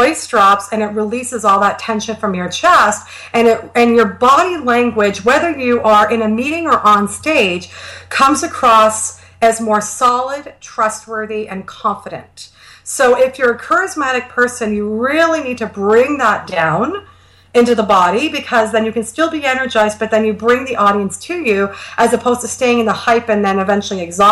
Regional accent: Canada; I'm Canadian, so I don't have an opinion on his politics.

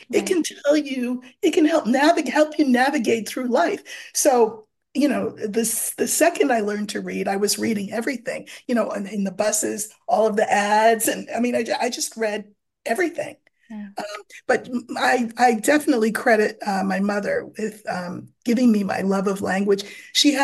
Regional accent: New York City, New York, United States; Well, I was raised in New York City.

